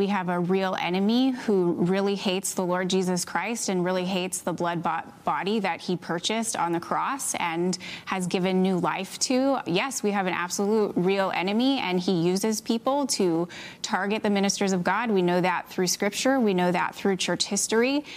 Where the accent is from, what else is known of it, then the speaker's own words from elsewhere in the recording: Canada; I am Canadian, yes.